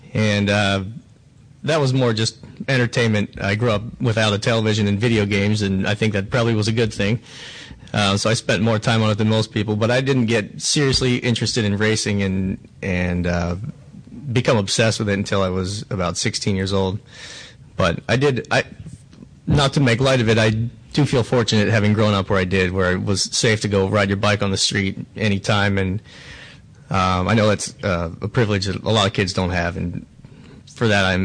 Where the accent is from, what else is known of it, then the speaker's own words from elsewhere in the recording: Pennsylvania, United States; now in Riverside County, United States; it's hard to beat where I grew up in Pennsylvania and the East Coast and Vermont